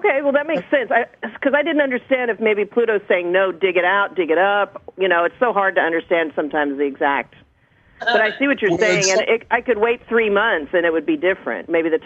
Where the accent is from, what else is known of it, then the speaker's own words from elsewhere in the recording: United States; now in New Zealand; Actually, I'm an American that's in New Zealand. I live here in New Zealand.